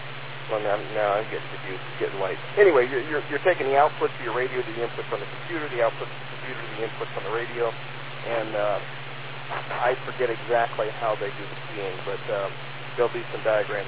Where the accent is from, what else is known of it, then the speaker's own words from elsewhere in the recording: California, United States; but I come from California, and the police cars actually use this scenario.